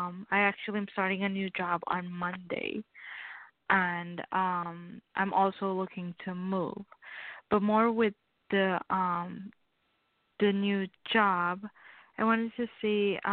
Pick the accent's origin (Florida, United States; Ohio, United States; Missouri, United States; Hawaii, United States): Florida, United States; I'm from Florida.